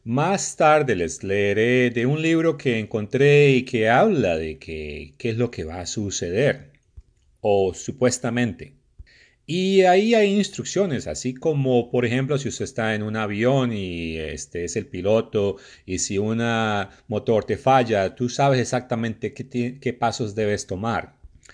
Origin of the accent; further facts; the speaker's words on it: Panama; vengo a ustedes desde la República de Panamá.